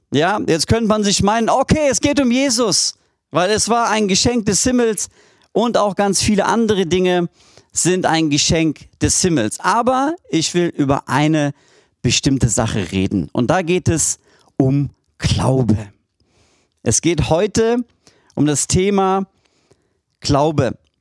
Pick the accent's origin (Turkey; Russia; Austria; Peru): Turkey; bin Türke, darf heute bei euch sein.